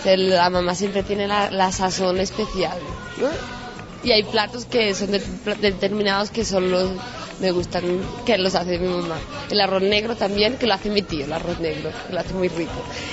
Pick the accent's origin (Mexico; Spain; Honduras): Spain; como soy española, tengo que hacer yo.